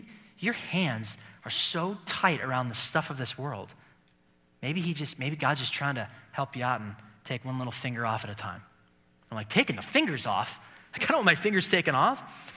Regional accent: Chicago, Illinois, United States; And Tucson's nice, because I come from Chicago, but the next step up is La Jolla.

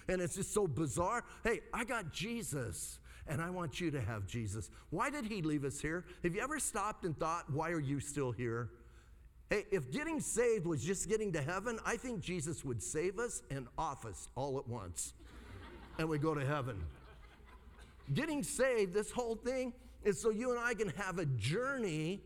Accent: Bisbee, Arizona, United States; I know like five people because I'm from Bisbee.

